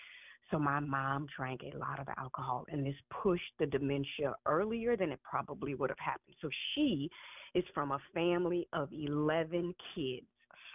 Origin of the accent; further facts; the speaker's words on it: Houston, Texas, United States; But probably the thing that's made taking care of my mom with dementia so hard is we are from Houston.